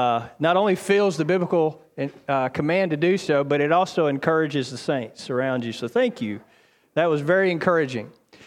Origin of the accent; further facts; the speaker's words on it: United States; born there; accent: southern; Well, you'll bear patiently with me if my southern drawl comes out. I am an American by birth, but I claim my citizenship in heaven.